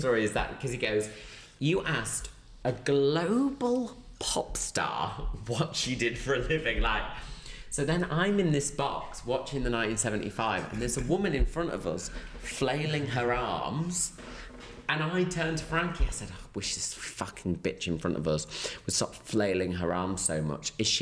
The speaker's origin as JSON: {"language": "English", "town": "Grimsby", "region": "Yorkshire and the Humber", "country": "United Kingdom", "said": "I'm very showbiz, but I'm also from Grimsby."}